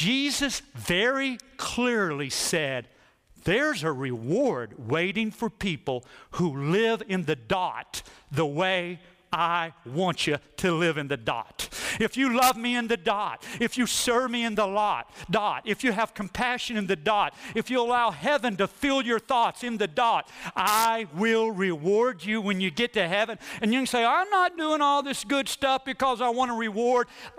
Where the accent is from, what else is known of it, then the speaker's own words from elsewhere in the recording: Arkansas, United States; If I only knew then, I'm from Arkansas.